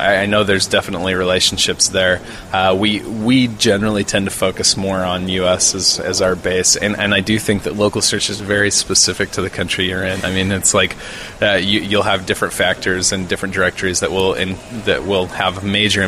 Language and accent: English; Burley, Idaho, United States; these experiences that I've had growing up in Burley, Idaho